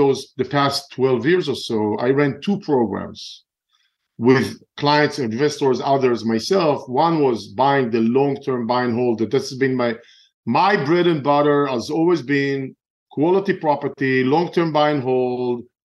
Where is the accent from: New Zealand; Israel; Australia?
Israel; moved away as an adult; now in United States; No, originally from Israel. I grew up in Israel and I moved to the States almost just about 20 years ago.